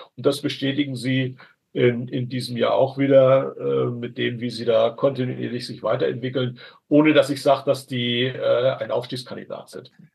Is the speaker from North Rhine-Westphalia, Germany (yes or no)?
no; Hamburg, Germany; Ich hoffe es, ich bin ja Hamburger